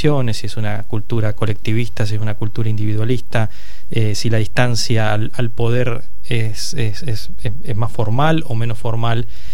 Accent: Entre Ríos, Argentina; Yo vengo de Entre Ríos.

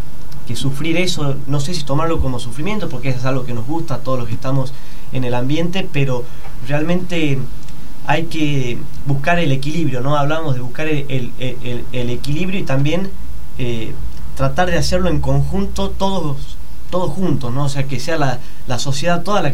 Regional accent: Salta, Argentina; Yo soy de Salta

